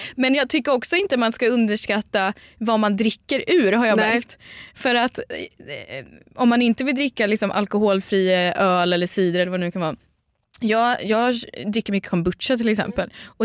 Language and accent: Swedish; Linköping, Östergötland, Sweden; now in Stockholm, Sweden; när jag är i min hemstad Linköping eller någon annanstans